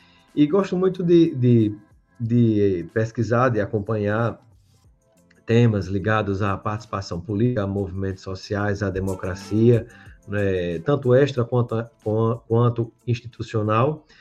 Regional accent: Natal, Rio Grande do Norte, Brazil; Eu sou de Natal, Rio Grande do Norte, né? Antes da UNB, minha formação foi toda na UFRN.

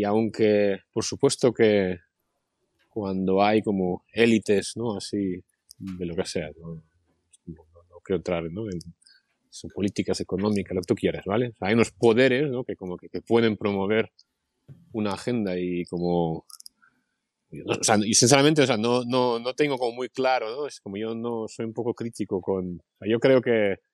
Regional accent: Russia; moved away; Yo qué sé, yo vengo de Rusia

